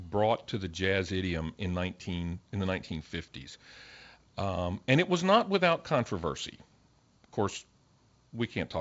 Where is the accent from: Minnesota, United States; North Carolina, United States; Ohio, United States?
North Carolina, United States; I was in high school playing at the Officers Club at Fort Bragg, North Carolina, next to my hometown.